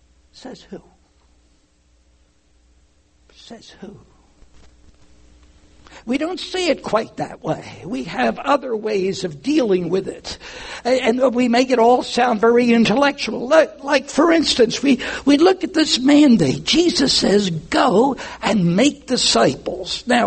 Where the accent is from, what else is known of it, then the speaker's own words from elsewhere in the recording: Camden, New Jersey, United States; As a little kid growing up in South Camden, any of you know where South Camden? No. Not Delaware. New Jersey. The one across the river from South Philly.